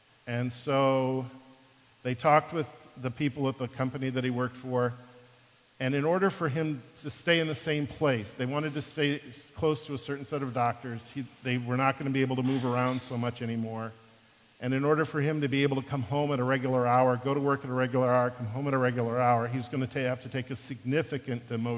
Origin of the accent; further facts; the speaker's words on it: Midwest, United States; I'm from the Midwest, and it reminds me of a big county fair.